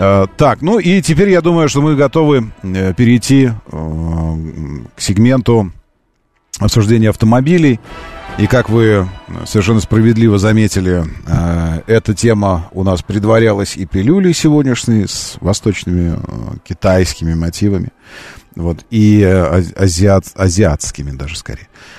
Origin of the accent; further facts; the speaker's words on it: Moscow, Russia; Мы, москвичи, в два, кто-то в три раза больше может позволить себе топливо.